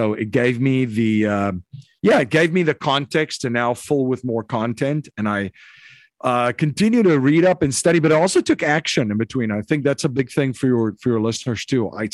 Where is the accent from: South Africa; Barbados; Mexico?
South Africa; now in United States; I'm originally from South Africa. So okay. Living in the U.S. now in Bucks County currently, Pennsylvania. And I came to the U.S. actually 20 years ago.